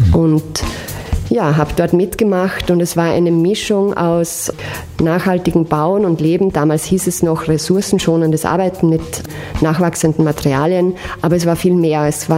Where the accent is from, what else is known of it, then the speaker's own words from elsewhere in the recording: Vienna, Austria; Ja, ich komme aus Gersthof, aus Wien.